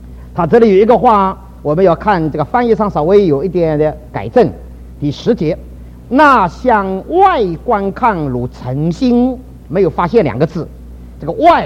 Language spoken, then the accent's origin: Chinese; Dinghai, Zhejiang, China; 但是我记得在11岁10岁左右的时候，我在我家乡住在定海住，日本的军队一到我们的外面的港口